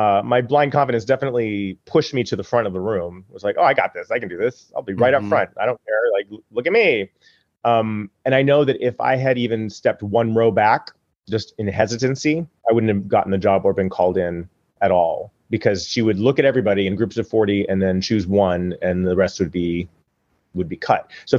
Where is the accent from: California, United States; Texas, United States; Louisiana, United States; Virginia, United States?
California, United States; Hollywood; born there; also born or lived in Michigan / Milwaukee / Santa Fe / Oregon; I was born in California and in Hollywood and kind of lived all over until moving back to Los Angeles. I went to Michigan, Milwaukee, Santa Fe, Oregon, and Singapore, and then came back to go to college in Los Angeles.